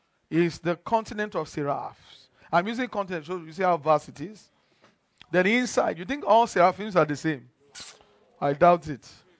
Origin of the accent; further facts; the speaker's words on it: Nigeria; I'm not from Africa. I'm from Nigeria. So you get. They see all of you as the same. Oh, why are you going? When are you going back to Africa? I'm not going back to Africa. I'm going back to Nigeria. As a matter of fact, I'm going to Ibadan.